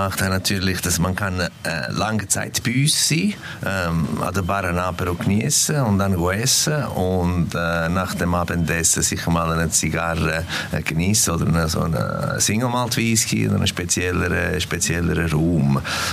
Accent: Italy; German is a second language; now in Switzerland; Ja, es ist natürlich eine stolze Sache als Italiener. Ich bin Ambassador von Italien, natürlich da in der Schweiz.

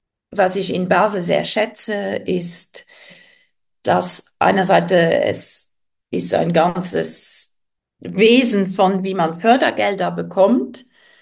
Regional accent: Luxembourg; born there; moved away

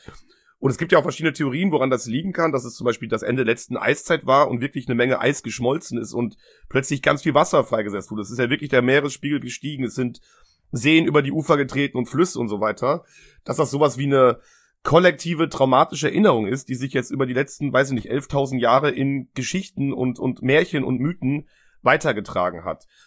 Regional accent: Germany; Max und ich, wir sind beide in Deutschland aufgewachsen.

